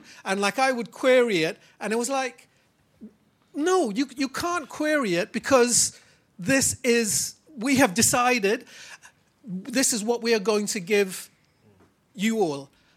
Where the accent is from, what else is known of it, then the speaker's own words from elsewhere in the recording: Trinidad & Tobago; I'm from Trinidad and Tobago. I was a child of a Windrush.